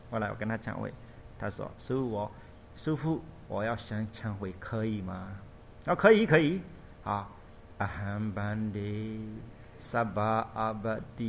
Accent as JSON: {"language": "Chinese", "country": "Myanmar", "second_language": "Chinese", "said": "不是我们缅甸人穿的这样"}